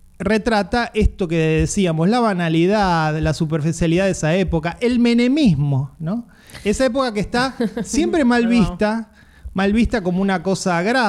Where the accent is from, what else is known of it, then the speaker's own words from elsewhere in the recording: Argentina; lo que somos los argentinos